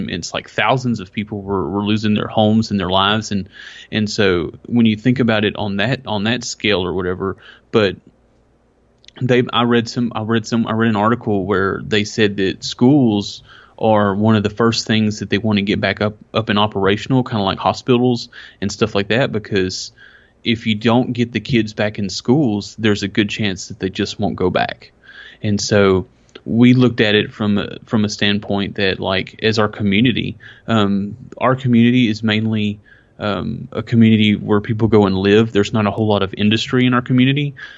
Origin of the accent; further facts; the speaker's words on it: Texas, United States; I mean, we're from Texas, obviously.